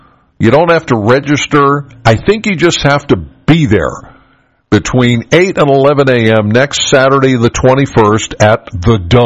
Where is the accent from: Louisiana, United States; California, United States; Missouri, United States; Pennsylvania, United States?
Pennsylvania, United States; Penns Valley; now granted, I'm from Penns Valley, a rural area. I'm very familiar with FFA.